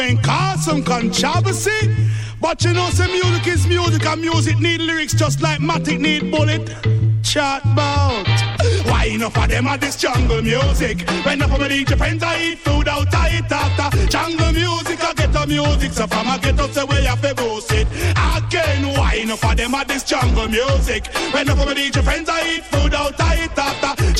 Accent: England, United Kingdom; So as a English youth, say me after inna it after. England me born and after England me live.

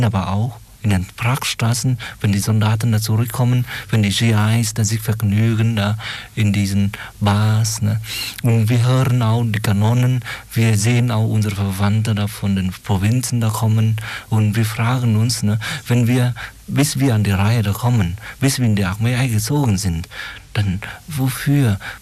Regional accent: Saigon, Ho Chi Minh City, Vietnam; German is a second language; Und ich bin aber in Saigon aufgewachsen. Ich war damals schon ein Flüchtling vor dem Krieg.

